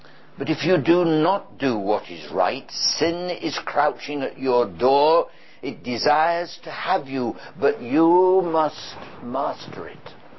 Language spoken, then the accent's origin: English; England, United Kingdom; Oh, I know we're terribly reserved and we're English.